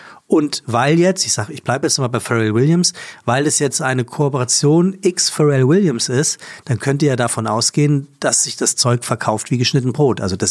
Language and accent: German; Frankfurt, Hesse, Germany; Für mich als Frankfurter natürlich Offenbach so eine Sache.